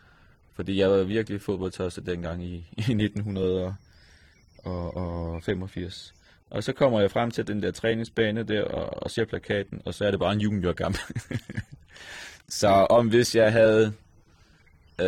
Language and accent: Danish; Gudhjem, Capital Region of Denmark, Denmark; Ja, jeg er født i Gudhjem, og jeg har boet og arbejdet her indtil dato.